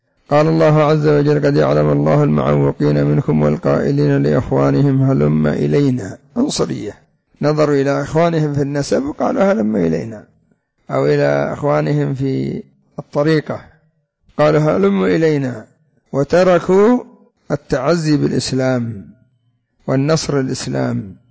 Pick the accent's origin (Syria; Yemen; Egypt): Yemen; وعندنا في اليمن جمعية الحكمة، جمعية الإحسان، جمعية دار البر